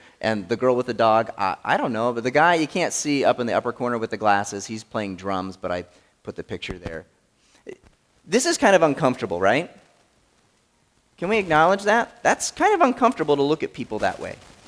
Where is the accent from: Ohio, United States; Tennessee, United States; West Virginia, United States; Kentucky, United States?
West Virginia, United States; I grew up in West Virginia.